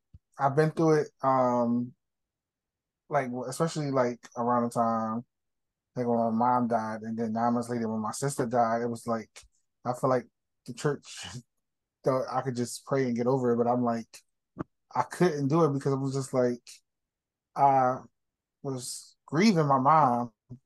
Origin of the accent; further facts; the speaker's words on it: Philadelphia, Pennsylvania, United States; I'm from Philly, born and raised, so I had no choice but to go to church when I was a child.